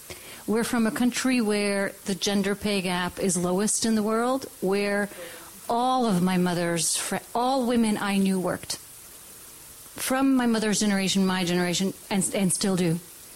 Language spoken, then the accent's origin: English; Slovenia; Slovenia.